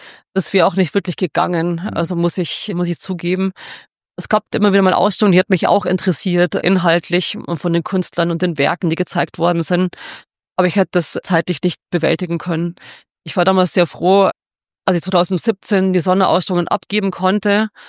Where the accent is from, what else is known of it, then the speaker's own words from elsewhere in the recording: Regensburg, Bavaria, Germany; also born or lived in Deggendorf; so zum Teil aus der Oberpfalz, Amberg und zum Teil aus dem Aschaffenburger Raum. Aber ich bin in Regensburg aufgewachsen und habe da auch lang gelebt.